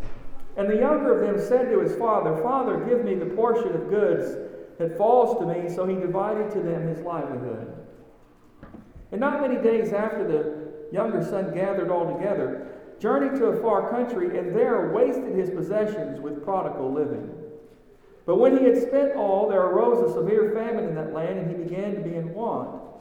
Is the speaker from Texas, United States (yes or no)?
yes; Texas, United States; You know, growing up in Texas, it's flat.